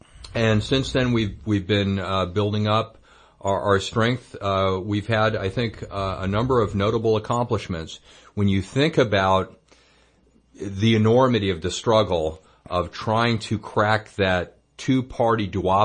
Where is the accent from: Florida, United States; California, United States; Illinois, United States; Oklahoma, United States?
Illinois, United States; Carbondale; City Council in my hometown of Carbondale, Illinois